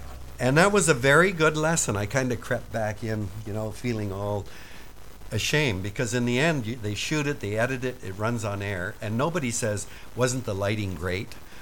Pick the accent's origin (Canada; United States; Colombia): Canada; Vancouver, British Columbia; born there; my mother and father, who were born and raised in Vancouver, Canada. This is March 21st, 1934. And 2 years later, my twin sister, Marcia, and I were born.